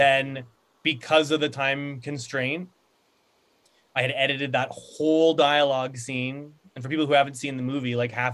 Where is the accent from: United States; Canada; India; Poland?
Canada; I'm from Canada